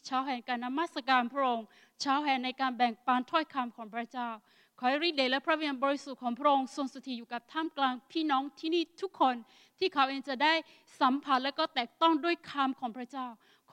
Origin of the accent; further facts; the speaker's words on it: Northern Thailand, Thailand; English is a second language; I am a youngest of 12. I am from Akha, Northern Thailand.